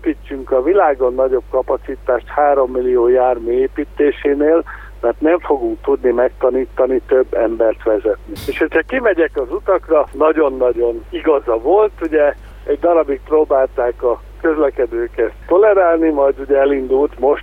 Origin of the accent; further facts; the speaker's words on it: Hungary; magyarként a mai napig mit adtunk a világ járműgyártásának